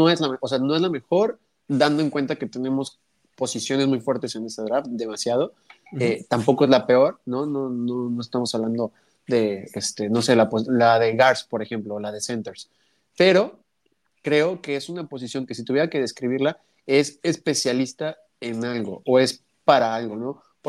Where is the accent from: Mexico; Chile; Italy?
Mexico; Mexico City; Yo soy de la Ciudad de México. Mi familia es de allá.